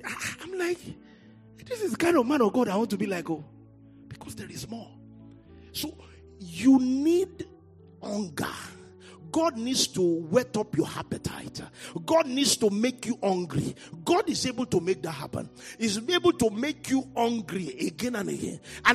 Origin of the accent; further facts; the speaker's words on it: Nigeria; I'm just coming from Nigeria, so I will say some things.